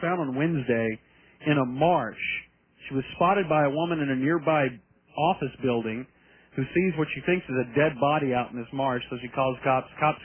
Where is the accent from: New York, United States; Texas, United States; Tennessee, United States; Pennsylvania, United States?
Texas, United States; Dallas; No, actually, I grew up in Dallas.